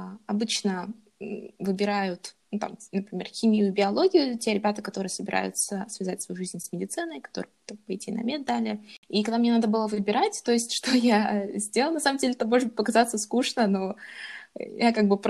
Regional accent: Kazakhstan; Я из Казахстана.

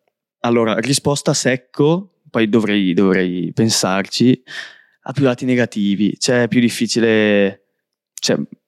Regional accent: Bergamo, Lombardy, Italy; Allora, io sono di Bergamo.

